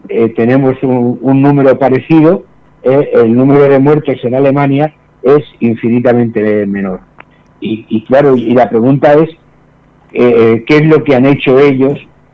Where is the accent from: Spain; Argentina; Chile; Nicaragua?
Spain; Quizás a nosotros como españoles somos muy dados a los relatos épicos